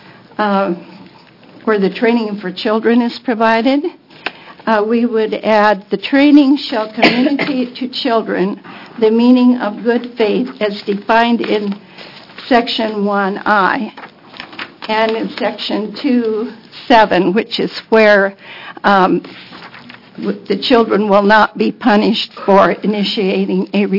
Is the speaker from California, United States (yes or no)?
no; Beaverton, Oregon, United States; Chair Hatz and members of the committee … from Beaverton.